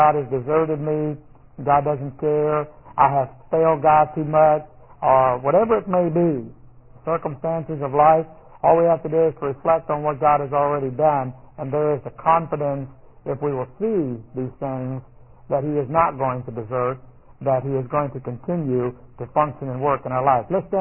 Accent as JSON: {"language": "English", "town": "Houston", "region": "Texas", "country": "United States", "tie": "born or raised there", "said": "the little church I grew up in Houston"}